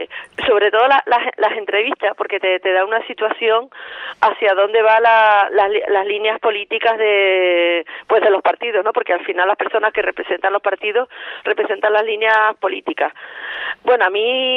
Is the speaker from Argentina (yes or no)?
no; Canary Islands, Spain; Canarias tenemos una realidad totalmente diferente de Cataluña, del País Vasco, de Andalucía